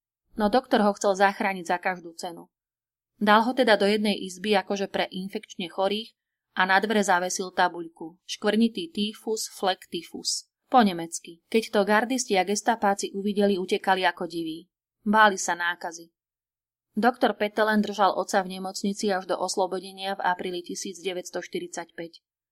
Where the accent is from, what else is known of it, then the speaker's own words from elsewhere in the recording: Topoľčany, Nitra Region, Slovakia; Pochádzam z Topolčian a narodil som sa v jednej najchudobnejšej židovskej rodine s 10 deťmi.